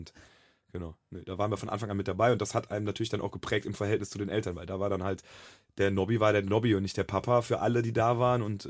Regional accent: Cologne, North Rhine-Westphalia, Germany; born there; wir dann aus Köln wegziehen mussten, auch nach Grevenbruch, nichts gegen Grevenbruch, falls es Hörer aus Grevenbruch gibt, aber wenn man als gebürtiger Kölner dann quasi gezwungenermaßen den Niederrhein heraufgezogen wird, dann ist es schwierig.

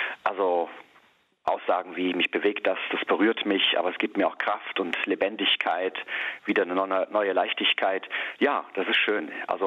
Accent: Leverkusen, North Rhine-Westphalia, Germany; Hier bei uns in Grimoren-Rommerskirchen, in Gemeinden, wo ich früher war, in Bonn, in meiner Heimat Leverkusen, in Brühl

